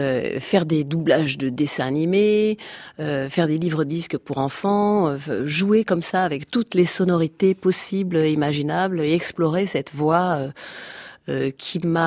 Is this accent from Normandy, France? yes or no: no; Bordeaux, Nouvelle-Aquitaine, France; Moi, je viens de Bordeaux.